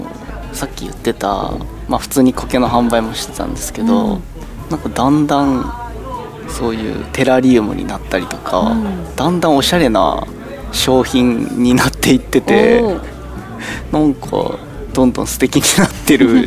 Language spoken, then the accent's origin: Japanese; Gotsu, Shimane, Japan; also born or lived in Yamaguchi; 出身は僕江津市なんですよね、